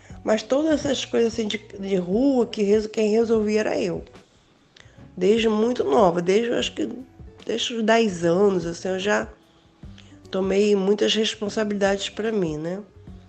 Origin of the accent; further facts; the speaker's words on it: Araruama, Rio de Janeiro, Brazil; born there; 61 anos, faço 62 agora, dia 25 de outubro. Eu nasci em 61. Eu nasci em Araruama, sou filha de caminhoneiro e doméstica, né?